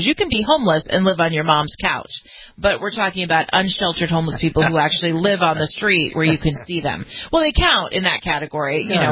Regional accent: California, United States; It's affecting the whole nation, but specifically my home state of California

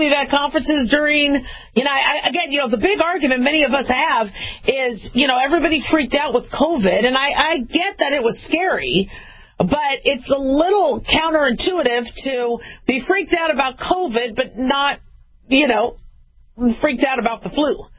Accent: Phoenix, Arizona, United States; also born or lived in Los Angeles / Las Vegas; I know I was born in L.A., I grew up in Phoenix and Vegas, but Vegas is now my hometown, all right?

